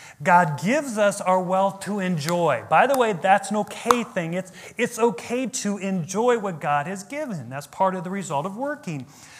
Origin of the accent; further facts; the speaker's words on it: United States; Because we're just American. We just hoard.